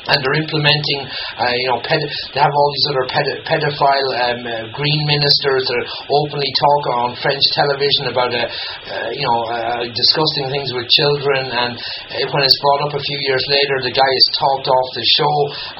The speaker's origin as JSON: {"language": "English", "country": "Ireland", "said": "That we, as the Irish people, have made a mistake over the centuries"}